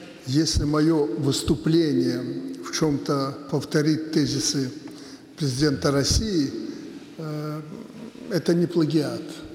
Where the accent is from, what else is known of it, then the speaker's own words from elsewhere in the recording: Belarus; белорусы и ленинградцы пострадали в годы Великой Отечественной войны больше любых народов. Мы больше, чем кто-либо, вместе с ленинградцами находились под оккупацией.